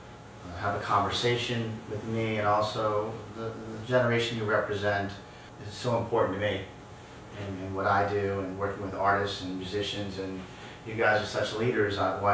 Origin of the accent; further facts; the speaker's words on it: Newton, Massachusetts, United States; Yeah, I grew up in Massachusetts.